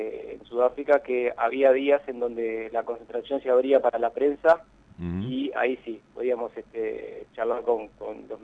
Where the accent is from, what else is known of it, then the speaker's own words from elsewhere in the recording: Uruguay; el sentimiento como uruguayo